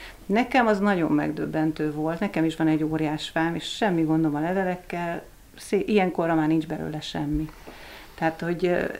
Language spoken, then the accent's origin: Hungarian; Hungary; Tehát én vidéken nőttem föl kertvárosban, de én ilyet ott nem láttam.